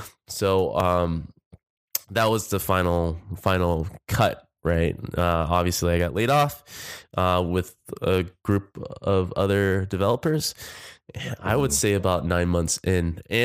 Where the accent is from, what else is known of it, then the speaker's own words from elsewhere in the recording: Orange County, California, United States; And as you guys know, I'm originally from Orange County, looking for jobs in LA.